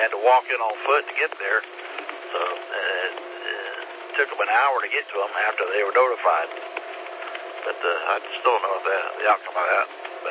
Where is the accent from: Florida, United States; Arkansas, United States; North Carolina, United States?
North Carolina, United States; Hendersonville; when they find out I'm from Hendersonville